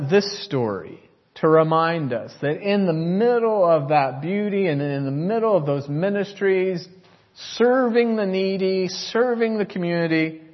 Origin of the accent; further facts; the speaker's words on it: United States; And many of us, as we've said, growing up in the United States, might be suspicious of this kind of model